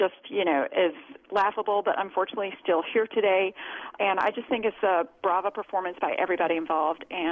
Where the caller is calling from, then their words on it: Raleigh, North Carolina, United States; I'm calling from Raleigh